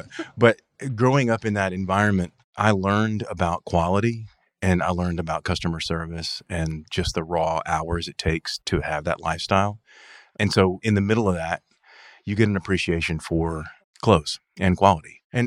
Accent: Huntsville, Alabama, United States; Growing up here and growing up the way that I grew up in a retail family

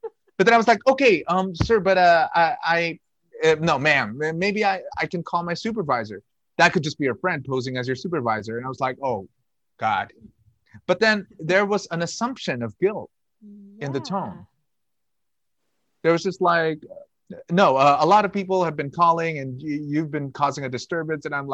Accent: Philippines; So being Filipino, I'm really proud of working with a lot of Filipino American talent that's going to come out.

